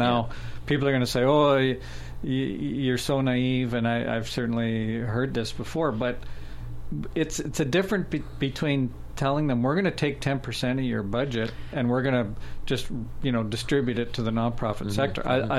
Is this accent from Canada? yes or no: yes; Canada; I'm from Canada, and I'm studying social enterprises.